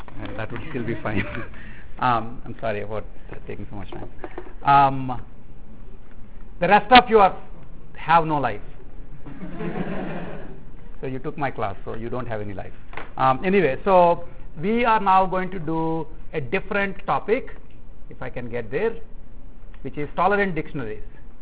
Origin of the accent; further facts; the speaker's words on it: India; I'm from India, I use English spelling.